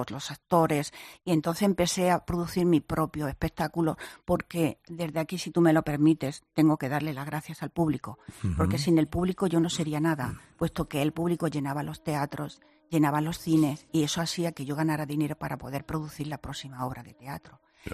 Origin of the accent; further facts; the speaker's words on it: Spain; yo quería estar en España, que es mi tierra y es mi país